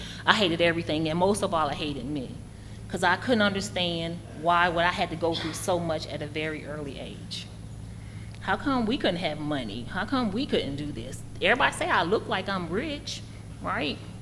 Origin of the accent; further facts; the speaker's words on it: Wilmington, Delaware, United States; I came from Wilmington, Delaware. My mom and my dad were not married.